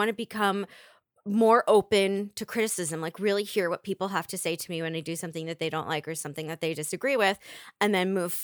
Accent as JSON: {"language": "English", "region": "New Jersey", "country": "United States", "said": "I mean, I am from New Jersey, so it's just the way we do business here."}